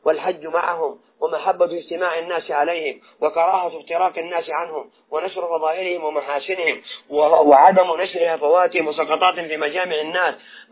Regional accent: Saudi Arabia; بلادنا المملكة العربية السعودية

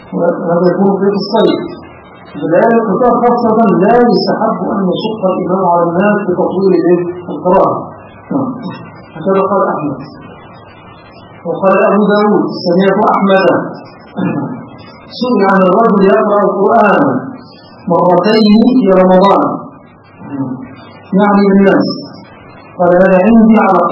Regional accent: Egypt; عندنا في مصر

